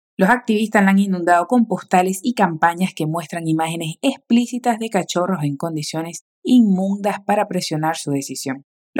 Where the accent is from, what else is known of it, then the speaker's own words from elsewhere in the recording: Venezuela; tu profe venezolana.